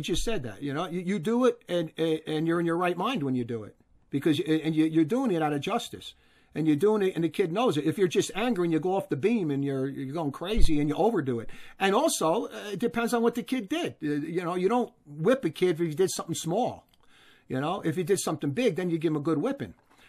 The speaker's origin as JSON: {"language": "English", "town": "Newark", "region": "New Jersey", "country": "United States", "tie": "born or raised there", "said": "where I grew up in Newark, because street punks, they beat one another up daily."}